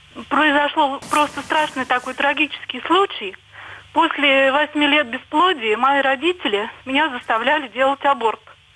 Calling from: Ryazan, Ryazan Oblast, Russia; Я звоню из Рязани.

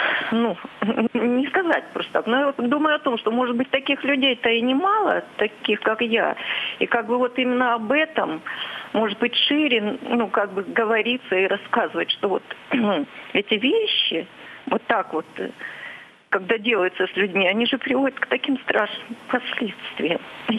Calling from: Saint Petersburg, Russia; Я звоню из Санкт-Петербурга.

